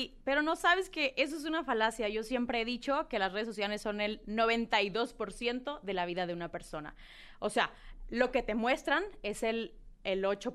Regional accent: Culiacán, Sinaloa, Mexico; yo soy una niña de Culiacán, Sinaloa. Pues nada, nací en Culiacán, empiezo a estudiar actuación.

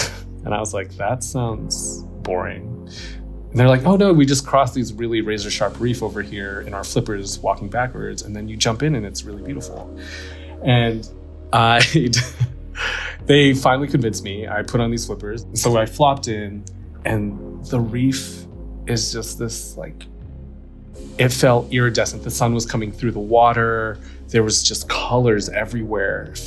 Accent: Cebu City, Central Visayas, Philippines; born there; I was adopted from Cebu City.

